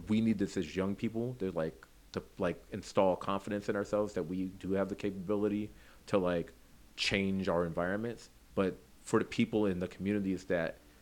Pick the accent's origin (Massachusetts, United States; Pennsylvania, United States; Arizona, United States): Arizona, United States; Tucson; also born or lived in San Francisco / Houston / Chicago; now in Oakland, United States; You know, like I'm from San Francisco originally. I grew up in Tucson, and I like lived in Houston and Chicago.